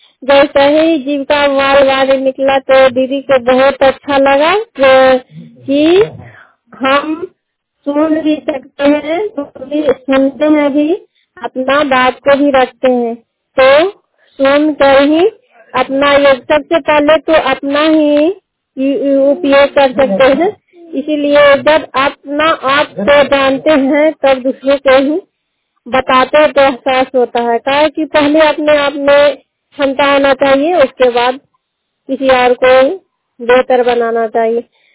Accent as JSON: {"language": "Hindi", "region": "Bihar", "country": "India", "said": "थाना हरनौर जिला नालंदा के रहने वाली हूँ।"}